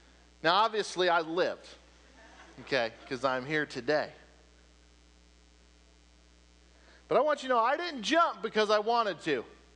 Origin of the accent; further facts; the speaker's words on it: Portland, Oregon, United States; I grew up in the Northwest, out in the Portland, Oregon area, and so there's a million of lakes and camping places